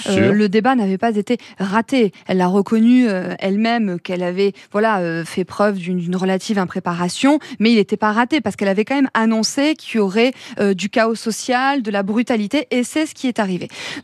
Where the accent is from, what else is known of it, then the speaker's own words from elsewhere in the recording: Nouvelle-Aquitaine, France; Moi, je viens donc de la Nouvelle-Aquitaine